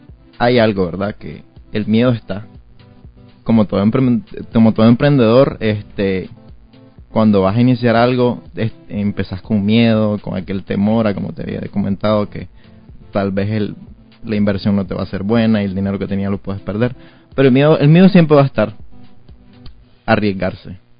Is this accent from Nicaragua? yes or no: yes; Nicaragua; como buen Nica